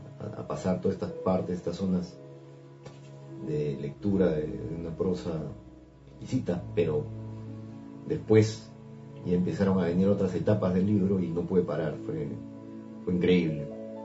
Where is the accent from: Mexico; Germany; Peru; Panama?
Peru; Lima; soy de Lima, Perú y pertenezco al grupo de lectores de la obra de la Fraternidad Cristiana Universal